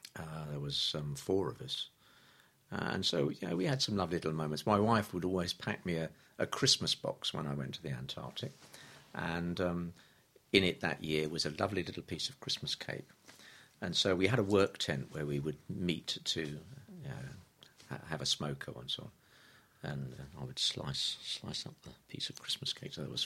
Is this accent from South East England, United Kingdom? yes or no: yes; Tatsfield, South East England, United Kingdom; born there; I was born in Tatsfield in Kent, 7th of March 1945.